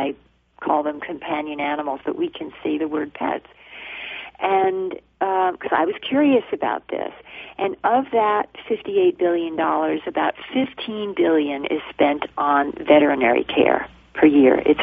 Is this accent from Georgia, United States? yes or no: no; New Jersey, United States; when I was a young girl growing up in New Jersey